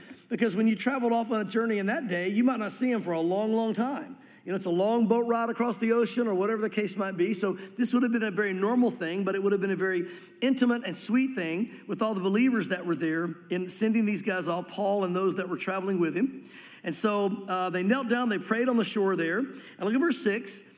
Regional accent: Tennessee, United States; also born or lived in western US; I remember when I got saved, and I grew up in Tennessee, but then I went out west for a little while

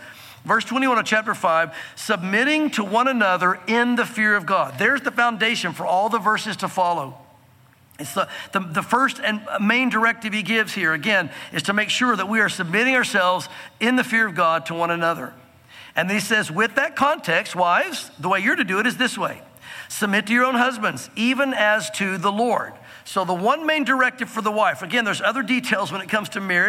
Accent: Tennessee, United States; Again, I grew up here in the South in Tennessee, but we lived out in Santa Fe, New Mexico for a while.

